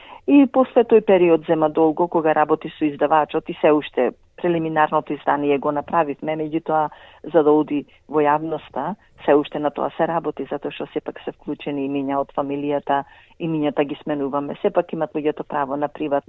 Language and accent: Macedonian; Pelagonia, North Macedonia; Јас сум родена во Битолско село и кога се наоѓа на Ритче и се гледа цела Пелагонија.